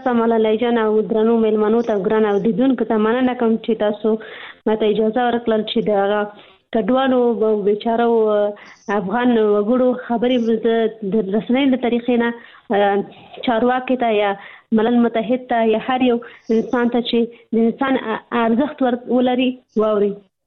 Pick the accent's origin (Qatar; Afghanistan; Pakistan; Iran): Pakistan; زه په پاکستان کې پیدا شوې یم هلته مې ژوند تیر کړی تر لسنس نه پورې ما درس ویلي